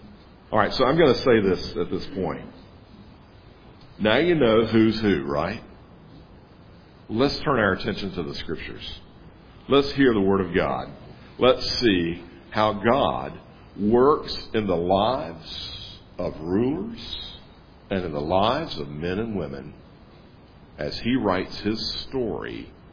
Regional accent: the South, United States; I'm from the South, and we understand family trees

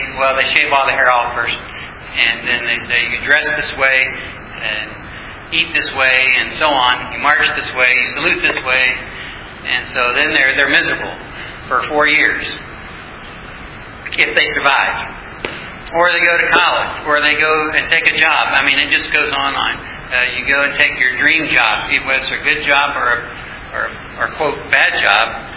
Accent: Oklahoma City, Oklahoma, United States; I'm from Oklahoma City, Oklahoma.

